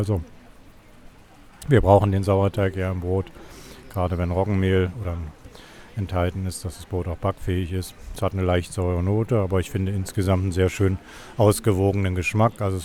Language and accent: German; Berlin, Germany; Ich komme aus Berlin, da gibt es ja dieses typische Berliner Landbrot, so ein kräftiges Roggenmischbrot.